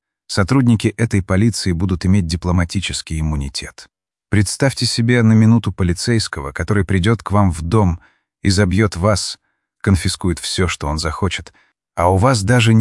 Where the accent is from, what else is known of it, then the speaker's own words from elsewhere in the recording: Russia; когда я рос в России, я не мог сказать, кто украинец, кто русский, кто белорус.